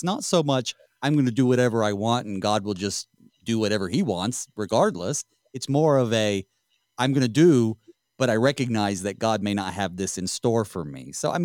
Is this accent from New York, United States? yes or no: no; North Carolina, United States; You know, being from the South myself in North Carolina